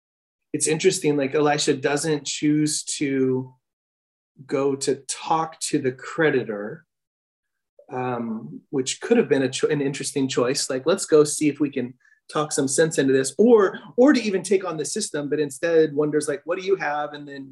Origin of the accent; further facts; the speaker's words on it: Midwest, United States; moved away; I'm from the Midwest, moved out here about 15 years ago.